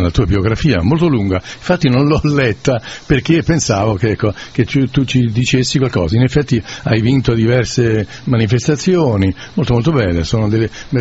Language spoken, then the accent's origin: Italian; Naples, Campania, Italy; io sono napoletano, parlo la lingua napoletana